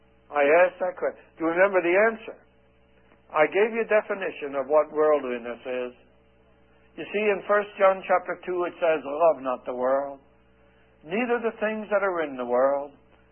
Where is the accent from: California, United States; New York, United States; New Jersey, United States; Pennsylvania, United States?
Pennsylvania, United States; Lebanon; And there were people from my hometown in Lebanon, Pennsylvania, who were in the audience.